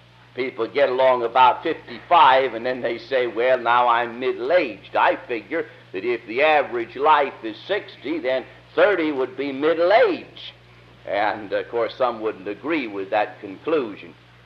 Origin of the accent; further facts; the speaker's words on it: California, United States; born there; accent: California; As most of you know, I was born in California. That's where I get this accent. This is the bona fide, authentic, genuine California accent.